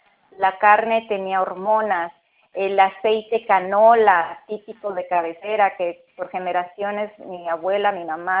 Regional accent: Mexico; now in United States; Nacida y criada en México, y me vine a los Estados Unidos a vivir el sueño americano, ¿no?

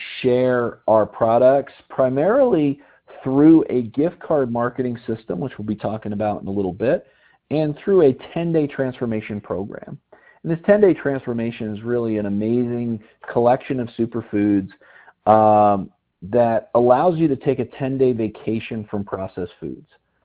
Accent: Colorado, United States; I heard people calling in from my home state of Colorado

